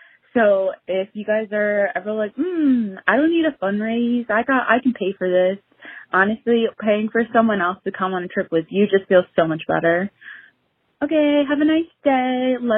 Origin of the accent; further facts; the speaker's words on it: New Jersey, United States; Hi, ladies. … from New Jersey